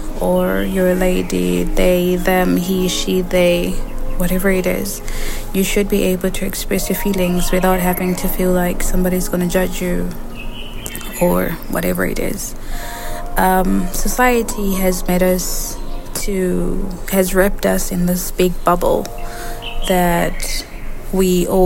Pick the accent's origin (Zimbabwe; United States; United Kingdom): Zimbabwe; moved away as an adult; now in China; I'm from Zimbabwe, born and raised there.